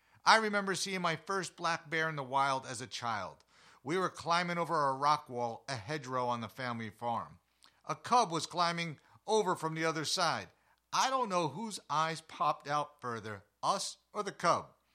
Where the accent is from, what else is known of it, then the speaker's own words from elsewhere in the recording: New Jersey, United States; born there; I was born in New Jersey.